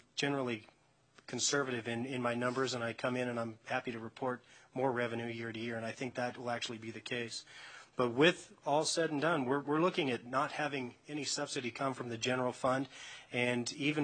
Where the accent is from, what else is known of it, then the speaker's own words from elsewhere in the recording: Carson, California, United States; I'm born and raised in Carson, and I was driving behind the rink yesterday with my wife